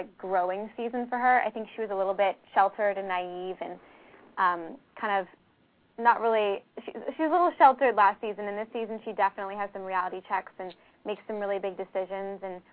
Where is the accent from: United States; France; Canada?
Canada; I'm from Canada, actually, so I've done a lot of films up there and a lot of Canadian TV shows